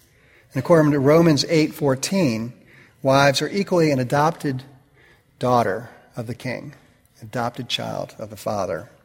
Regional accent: New York, United States; I grew up in New York, liberal Northeastern family, you know, completely egalitarian.

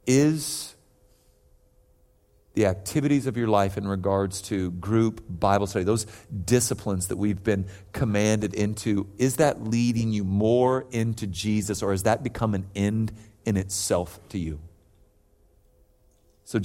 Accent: California, United States; And just to be clear, I grew up in and around the Bay Area. Not a big 90s Cowboy fan, all right?

